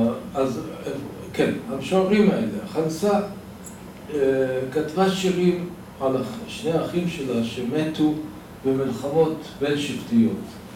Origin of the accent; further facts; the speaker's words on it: Baghdad, Baghdad Governorate, Iraq; כשהייתי ילד בגיל, בבגדד, בבית ספר עממי